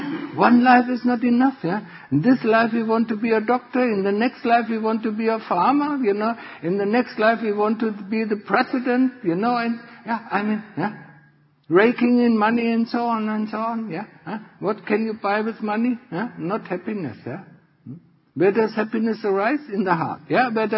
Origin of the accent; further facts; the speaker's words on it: Germany; English is a second language; I mean, Germany, you know, I mean, I'm from Germany, yeah?